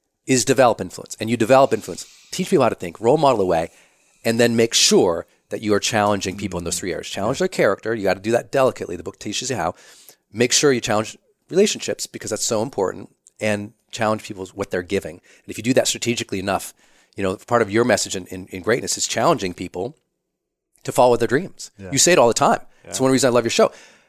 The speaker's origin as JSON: {"language": "English", "region": "Montana", "country": "United States", "said": "that's not comfortable for me. I'm from Montana."}